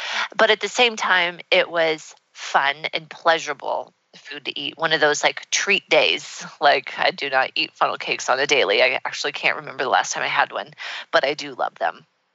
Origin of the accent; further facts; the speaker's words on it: Nebraska, United States; And so here we are in Nebraska. I'm showing my friend my hometown and all of this fun stuff.